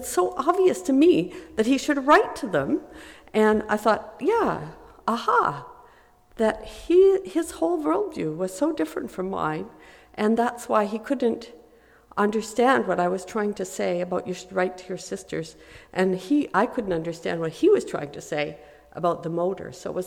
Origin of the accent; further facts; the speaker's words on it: Quebec, Canada; moved away; We're a restless bunch, and even now I'm far from Quebec.